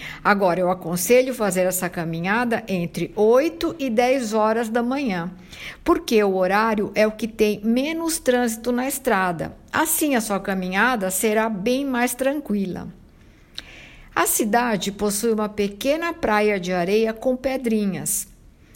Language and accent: Portuguese; Italy; Portuguese is a second language; da Itália e adoro falar tudo que se relaciona com o meu país.